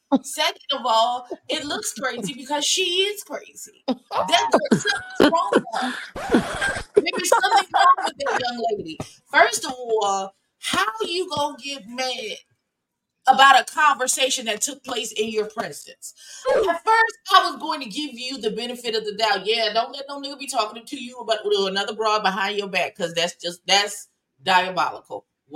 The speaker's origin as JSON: {"language": "English", "town": "Hartford", "region": "Connecticut", "country": "United States", "tie": "born there", "said": "I was born in Hartford, so I still..."}